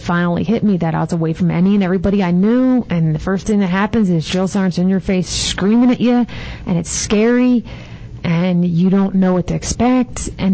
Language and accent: English; Philadelphia, Pennsylvania, United States; accent: Philadelphia; I'm from Philly, if you can't tell by the accent.